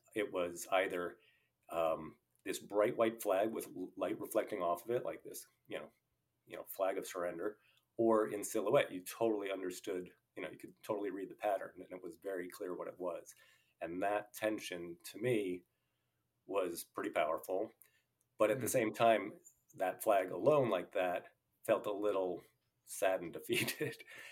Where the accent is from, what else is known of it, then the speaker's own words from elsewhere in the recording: New York City, New York, United States; moved away as an adult; I grew up in New York, like right below the World Trade Center. But at that time, I had moved to Central Virginia.